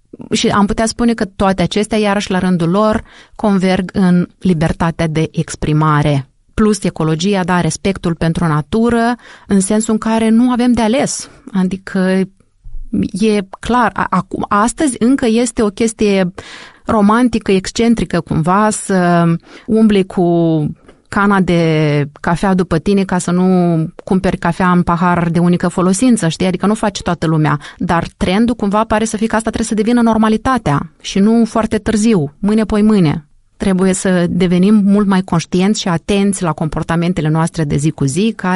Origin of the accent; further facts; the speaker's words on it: Moldova; Nu există o rușine legată de faptul că sunt din Republica Moldova, că sunt basarabean și am un accent nu știu cum când vorbesc cu cei de la București sau de la Cluj